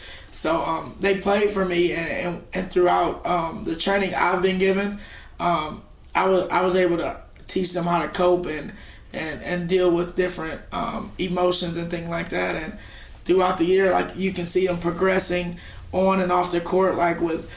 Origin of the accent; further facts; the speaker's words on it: Detroit, Michigan, United States; moved away as an adult; I'm from Detroit, Michigan. I grew up in a Boys and Girls Club, and as did my brothers. And I moved to Missouri 2 years ago and got a job as a youth development professional.